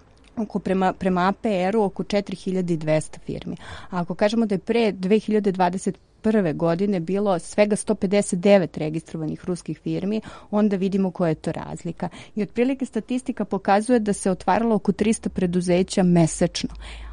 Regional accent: Serbia

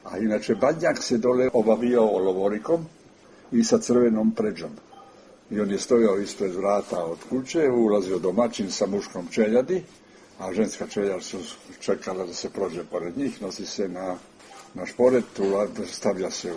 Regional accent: Kotor, Kotor Municipality, Montenegro; now in Belgrade, Serbia; Ja sam se sa 13. januarem susreo tek kad sam došao u Beograd. Kod nas u Boki dole u Kotoru

